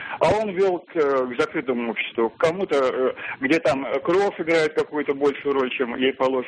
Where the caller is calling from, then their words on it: Saint Petersburg, Russia; тоже из Петербурга.